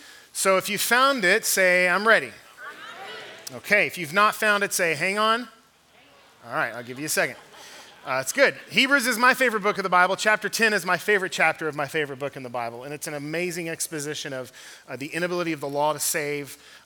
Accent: Fort Worth, Texas, United States; I'm from Texas. Cowboy culture is big there, especially Fort Worth.

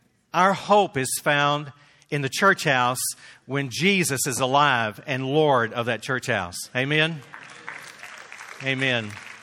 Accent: Texas, United States; accent: Texan; And I'm sorry, I'm from Texas, so I'll talk like a Texan every now and then.

